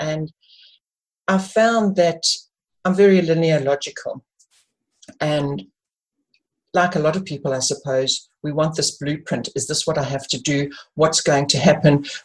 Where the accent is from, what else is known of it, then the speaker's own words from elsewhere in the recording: South Africa; I grew up in South Africa